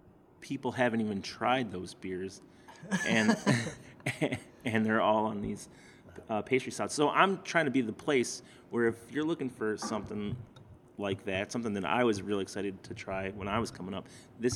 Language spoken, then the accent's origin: English; Bellwood, Illinois, United States; Well, I grew up in a town called Bellwood, if you're familiar with where that is. Or it's around, like, Elmhurst, Westche